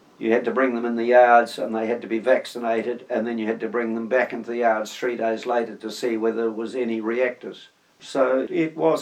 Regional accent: Mangatarata, Waikato, New Zealand; I would walk a mob of cows and calves from my hometown farm at Mangatarata all the way into the Wapakariao sale yards

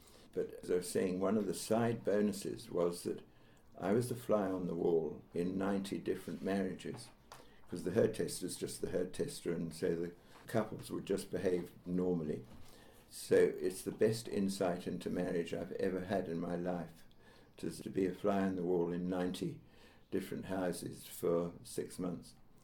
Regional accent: South East England, United Kingdom; moved away as an adult; now in New Zealand; I grew up in Sussex. So then I left England on September the 6th, 1960, to New Zealand

